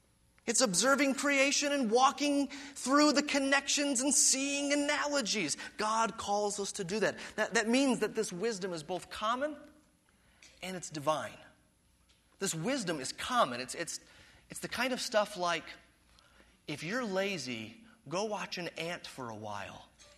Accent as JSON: {"language": "English", "town": "Detroit", "region": "Michigan", "country": "United States", "moved": "as an adult", "said": "I moved from Detroit to Virginia to go to, remember, Detroit, Motown, they don't do southern sayings there, to Virginia to go to college."}